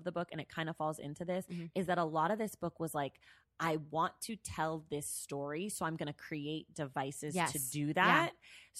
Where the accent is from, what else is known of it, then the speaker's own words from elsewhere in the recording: California, United States; I mean, I'm from the Bay Area.